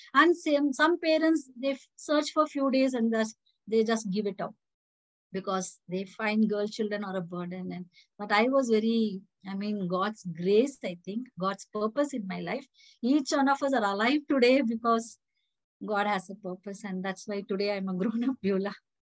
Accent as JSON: {"language": "English", "town": "Bengaluru", "region": "Karnataka", "country": "India", "tie": "born there", "said": "I was born in Bangalore."}